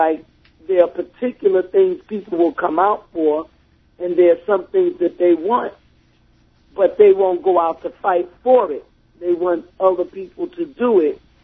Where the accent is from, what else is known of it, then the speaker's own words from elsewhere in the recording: New York City, New York, United States; I grew up on the Lower East Side, came down here in the 70s